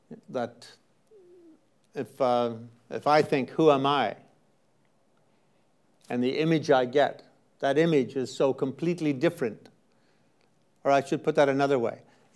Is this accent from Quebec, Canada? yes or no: yes; Quebec, Canada; I was growing up in Quebec.